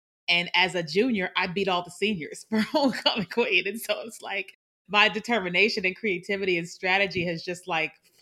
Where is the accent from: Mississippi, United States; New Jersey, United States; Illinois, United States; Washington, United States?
Illinois, United States; Chicago; born there; So I was born in Chicago, Illinois, and I am the youngest of four girls.